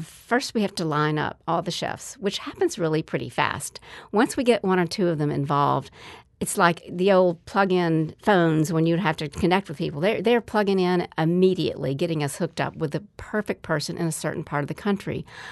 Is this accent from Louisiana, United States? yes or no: no; Memphis, Tennessee, United States; And in the South, I'm from Memphis, and we have a lot of productive fisheries around, but mainly freshwater fishing.